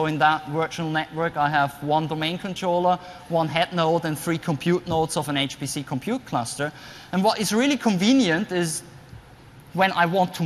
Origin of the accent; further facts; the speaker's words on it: Austria; I was working with an ISV in my home country, Austria